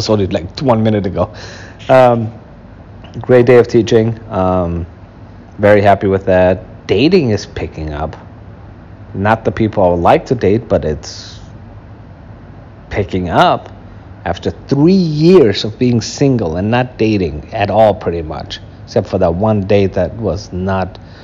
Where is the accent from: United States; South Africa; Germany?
Germany; As a matter of fact, I grew up in Germany.